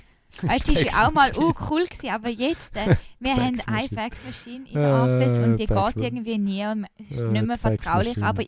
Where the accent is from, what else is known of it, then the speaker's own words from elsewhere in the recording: United States; German is a second language; Also, persönlich, also nicht als eine Amerikanerin, aber persönlich in meinem, in meinem Leben.